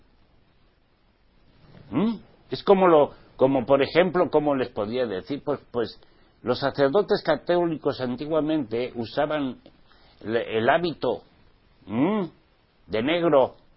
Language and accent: Spanish; Spain; born there; Pues yo nací en España y hablo español.